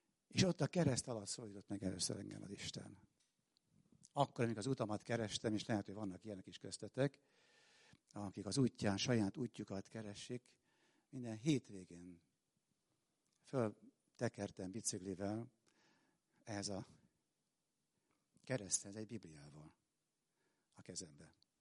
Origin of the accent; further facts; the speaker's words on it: Pécs, Baranya, Hungary; Én pécsi gyerek vagyok, fiatal vagyok.